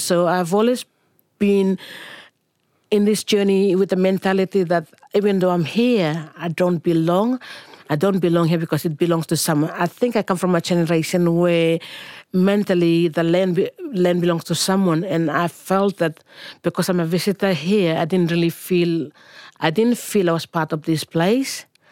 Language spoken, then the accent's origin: English; Bougainville, Papua New Guinea; now in Australia; I come from Bougainville.